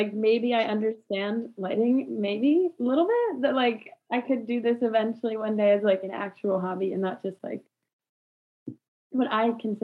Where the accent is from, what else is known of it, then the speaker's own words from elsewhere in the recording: Vermont, United States; born there; I'm originally from Vermont. I was born in Vermont, so I feel like nature girl.